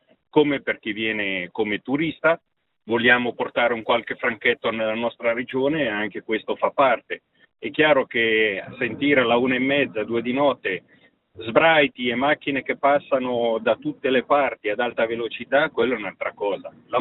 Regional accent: Locarno, Ticino, Switzerland; now in Minusio, Switzerland; anch'io uno dei tanti del Locarnese, ormai nato e cresciuto a Locarno

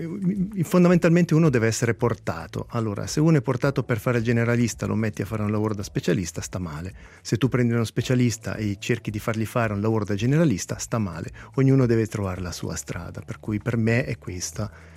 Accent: Gordolo, Ticino, Switzerland; io sono cresciuto a Gordolo, quindi sono un Verzasca d'infora, no?

